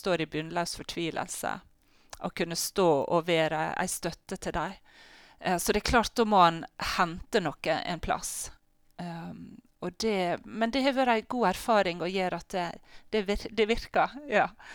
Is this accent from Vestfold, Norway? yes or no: no; Valderøya, Møre og Romsdal, Norway; Ja, jeg er fra Valdrøya og har nå flyttet tilbake fra Valdrøya og er nå sokneprest her.